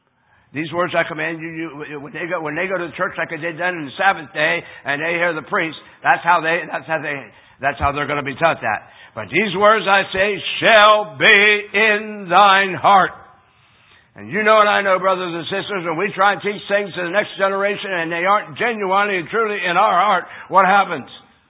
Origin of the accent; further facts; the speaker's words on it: Pennsylvania, United States; I don't know if it was only where I grew up in Pennsylvania, or if Bible schools weren't that prevalent yet